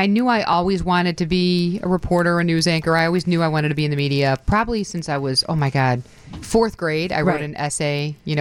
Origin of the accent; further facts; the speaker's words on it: Chicago, Illinois, United States; I've born and raised in Chicago, lived in the south suburbs, and I've lived in the city itself since 1997.